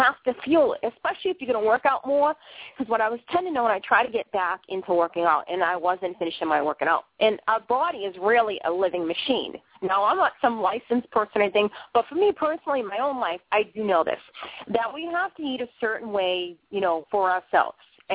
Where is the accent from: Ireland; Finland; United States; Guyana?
United States; Boston, Massachusetts; now in Maine, United States; I think maybe it's different up here the way the meats are and stuff in Maine. I'm originally from Boston.